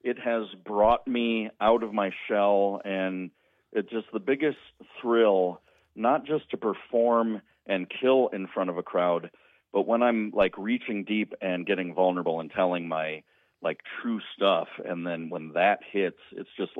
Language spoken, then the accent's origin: English; Marinette, Wisconsin, United States; I haven't been fortunate enough yet to do my hometown to Marinette.